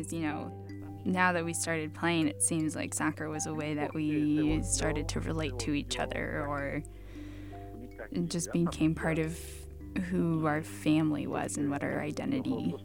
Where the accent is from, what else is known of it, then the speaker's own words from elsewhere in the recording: Cauca, Colombia; He's from my home state of Cauca.